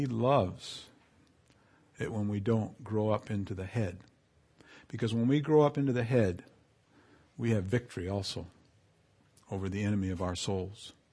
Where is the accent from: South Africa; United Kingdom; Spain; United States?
Spain; Canary Islands; I grew up in the Canary Islands with camels.